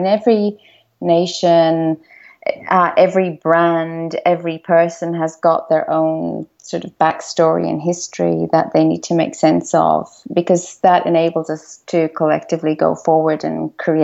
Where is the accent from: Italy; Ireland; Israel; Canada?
Ireland; Dublin, Leinster; I would say that Dublin is the storytelling capital of the world. When I was growing up, you couldn't avoid he